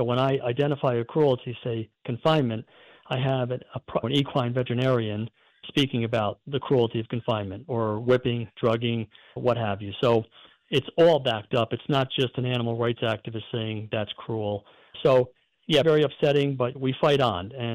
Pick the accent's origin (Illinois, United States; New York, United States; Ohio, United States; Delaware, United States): New York, United States; Growing up in this area, I was born and raised in the Capital Region